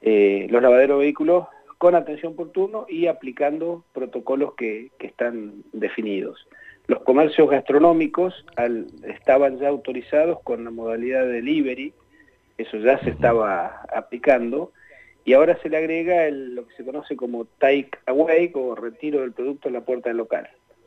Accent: Fernández Oro, Río Negro, Argentina; su casa, en Fernández Oro, que mi pueblo, digamos.

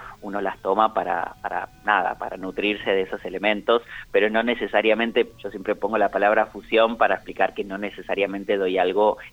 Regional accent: Buenos Aires, Argentina; Yo soy de Buenos Aires

